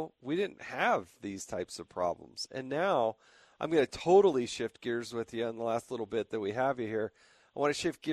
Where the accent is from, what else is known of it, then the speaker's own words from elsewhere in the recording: Utah, United States; Now, look, you're a congressman from South Carolina. I'm from Utah. Sane states, right?